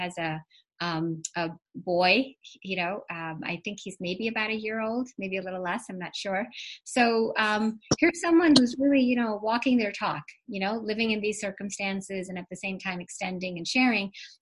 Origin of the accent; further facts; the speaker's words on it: India; English is a second language; And I'm from India